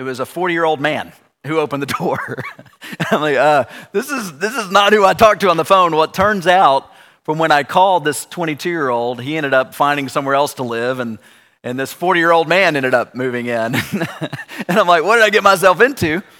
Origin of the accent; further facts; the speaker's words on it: Knoxville, Tennessee, United States; I grew up here in Knoxville and went to Cedar Springs